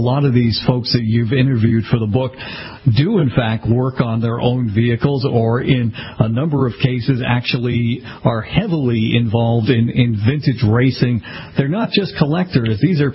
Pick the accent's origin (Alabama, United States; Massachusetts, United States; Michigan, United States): Massachusetts, United States; Boston; Certainly growing up in the Boston area … was always huge